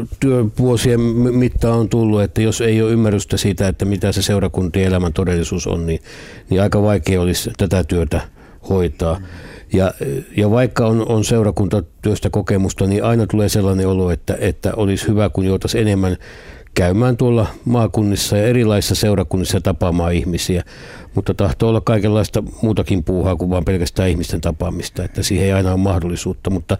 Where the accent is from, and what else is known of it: Mikkeli, South Savo, Finland; born or raised there; now in Helsinki, Finland